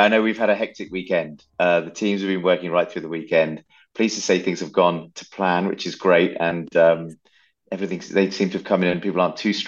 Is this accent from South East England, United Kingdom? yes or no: no; Birmingham, West Midlands, United Kingdom; also born or lived in Lancashire; Yeah, so I was born in Birmingham, and mum and dad still live there. And I went to school around Birmingham initially, and then I ended up in a school up in Lancashire.